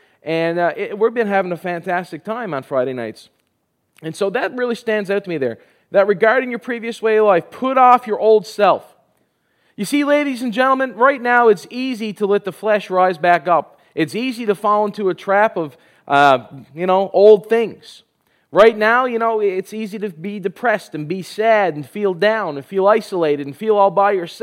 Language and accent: English; Newfoundland and Labrador, Canada; now in Thunder Bay, Canada; I'm married to Kendra. I have three children, one on the way. Live here in Thunder Bay. I'm originally from Newfoundland.